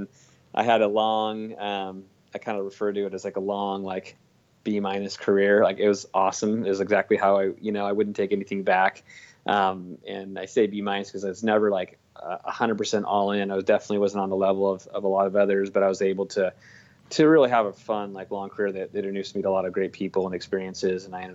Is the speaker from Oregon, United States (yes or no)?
yes; Roseburg, Oregon, United States; Yeah, I grew up in a small town in Oregon. It's called Roseburg, Oregon. Yep. Not a lot of people have spent time there.